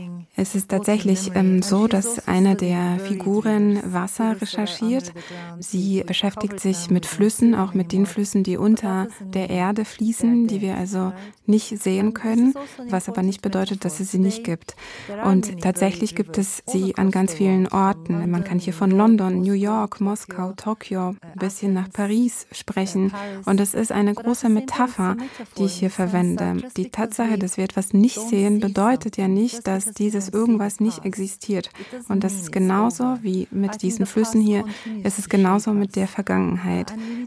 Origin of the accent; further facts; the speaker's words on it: Turkey; Ich komme aus der Türkei und ich habe voll das Gefühl, dass die Geschichte, die uns beigebracht wird, eine Art Amnesie weitergibt